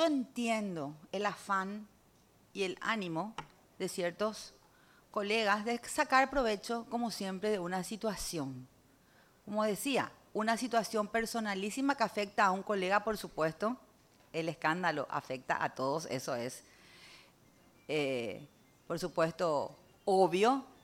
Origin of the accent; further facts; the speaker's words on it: Paraguay; Y yo quiero, presidente, como paraguaya, no luego como parlamentaria, confiar en las instituciones.